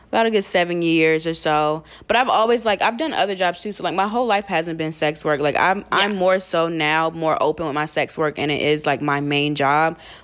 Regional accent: North Carolina, United States; moved away as an adult; now in New York, United States; And then eventually I moved to New York, for grad school, 'cause I moved from North Carolina. That's where I'm originally from.

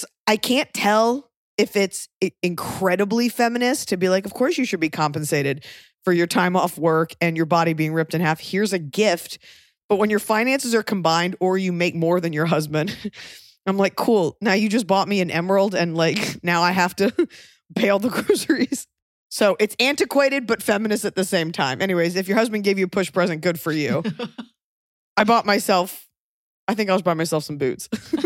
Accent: the South, United States; Now, I'm from the South where they have those

